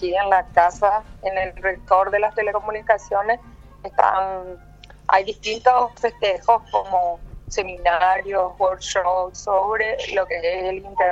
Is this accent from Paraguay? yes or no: yes; Paraguay; como paraguaya me llena de orgullo.